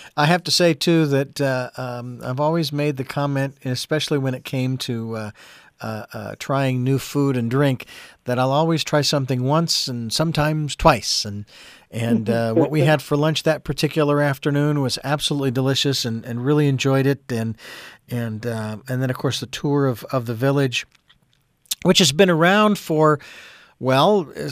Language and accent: English; Phoenix, Arizona, United States; I grew up, I was born and raised in Phoenix and in the suburbs of Phoenix, Arizona, you know, in the middle of the city